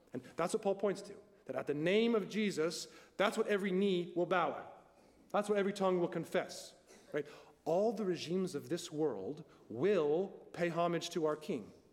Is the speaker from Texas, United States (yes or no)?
yes; Texas, United States; before I'm a … before I'm an American, a Texan, a Presbyterian, whatever.